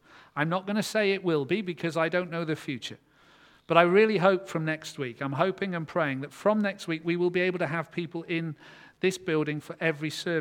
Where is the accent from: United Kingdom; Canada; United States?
United Kingdom; England; And I thought, where as an Englishman would I not like to be between two of the old enemies